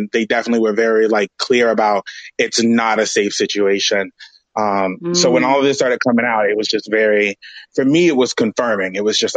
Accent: Miami, Florida, United States; I have a lot of uncles who are like music producers and like in the Miami scene. I'm from Miami.

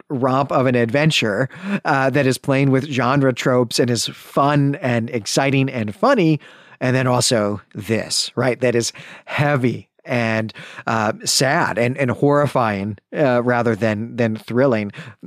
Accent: Chicago, Illinois, United States; which, of course, is offensive to me as someone who was born and raised in Chicagoland.

